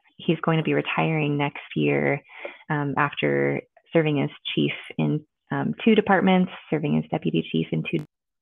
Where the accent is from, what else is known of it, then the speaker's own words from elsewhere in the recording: Washington, United States; So I grew up on the Olympic Peninsula. So if you look at the state of Washington, you have that Olympic Peninsula off to the far west.